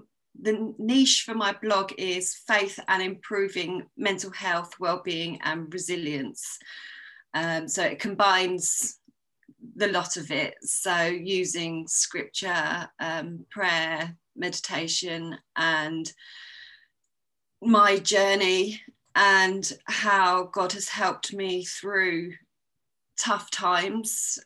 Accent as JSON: {"language": "English", "region": "South East England", "country": "United Kingdom", "said": "I'm from Sussex in the UK."}